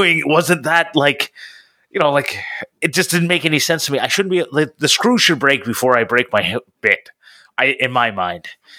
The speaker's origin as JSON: {"language": "English", "country": "Canada", "said": "I'm Canadian"}